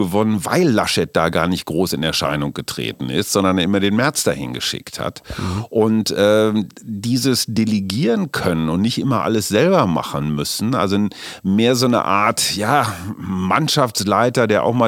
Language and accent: German; West Germany, Germany; ich bin auch Wessi durch und durch